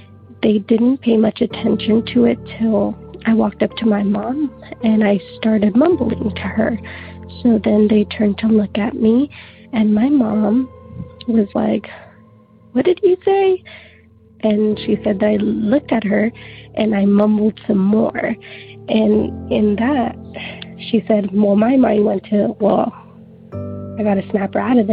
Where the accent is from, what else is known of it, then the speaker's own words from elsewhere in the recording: Tulare, California, United States; I am from Tulare, California.